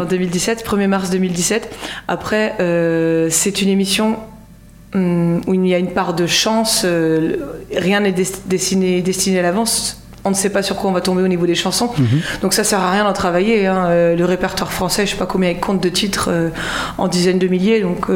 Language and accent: French; France; born there; Non, moi je suis née en France. C'est pour ça que je suis franco-québécoise et pas québécoise tout court.